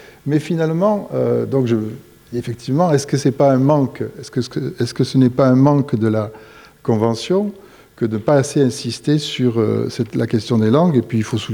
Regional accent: France; accent: southeastern French; puisque je suis du sud-est, donc j'espère que mon accent s'entend encore un peu. En tout cas, je ne l'ai jamais vraiment perdu. Et c'est vrai que le provençal, je l'ai entendu parler dans mon enfance par ma grand-mère.

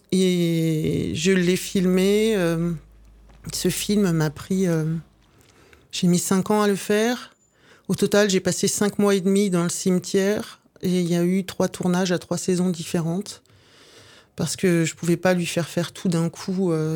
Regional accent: France; born there; Ma mère est française. Je suis née en France. Je suis allée au Chili la première fois quand j'avais 26 ans.

